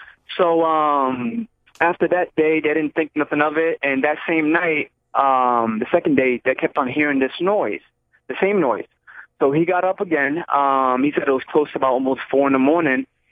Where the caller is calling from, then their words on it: Orlando, Florida, United States; Yeah, I'm calling in from Orlando, Florida.